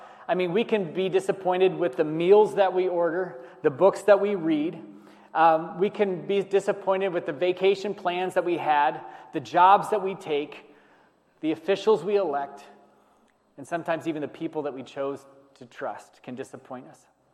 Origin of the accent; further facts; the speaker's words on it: Mansfield, Ohio, United States; I grew up in Mansfield, Ohio.